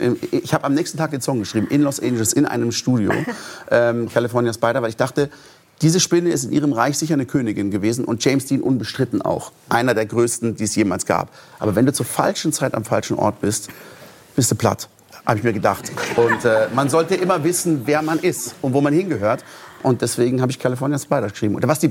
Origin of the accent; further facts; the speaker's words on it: Baden-Württemberg, Germany; Ich bin ja im Schwarzwald aufgewachsen, man kann sagen Black Forest